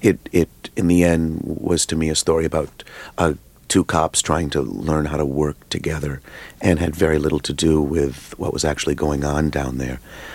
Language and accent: English; Michigan, United States; I grew up outside of Detroit, and I was certainly old enough to remember, but I was in a very white, upwardly mobile kind of community